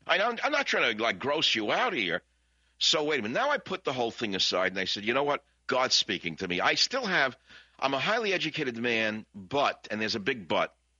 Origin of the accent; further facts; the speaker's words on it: Bronx, New York, United States; as they used to say in Brooklyn, even though I'm from the Bronx.